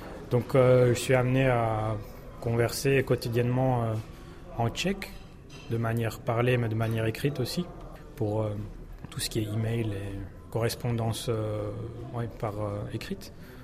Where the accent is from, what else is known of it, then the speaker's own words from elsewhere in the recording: Belgium; also born or lived in England; J'ai grandi en Belgique, fait mes études en Angleterre. J'ai un père allemand et une mère qui vient de l'île Maurice.